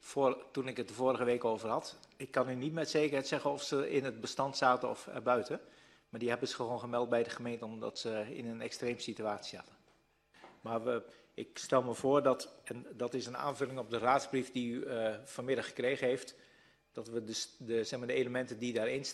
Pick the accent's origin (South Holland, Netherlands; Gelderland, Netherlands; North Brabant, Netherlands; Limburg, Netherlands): South Holland, Netherlands; Katwijk; ik kom uit Katwijk zoals u weet